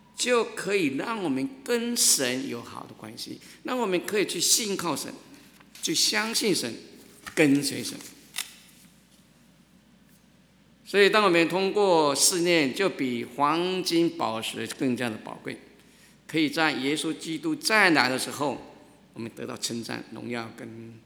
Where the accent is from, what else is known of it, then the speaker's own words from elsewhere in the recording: China; 我们中国人有句话说，一失足成千古恨。